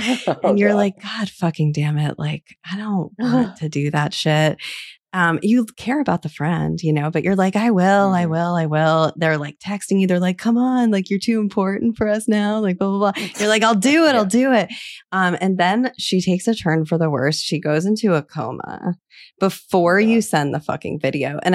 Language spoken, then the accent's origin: English; Midwest, United States; I am also from the Midwest.